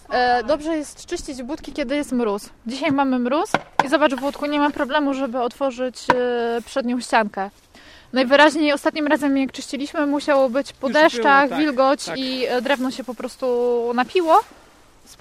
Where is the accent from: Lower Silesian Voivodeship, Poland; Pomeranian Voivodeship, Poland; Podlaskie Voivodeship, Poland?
Pomeranian Voivodeship, Poland; Gdańsk; Tak, ja jestem z Gdańska.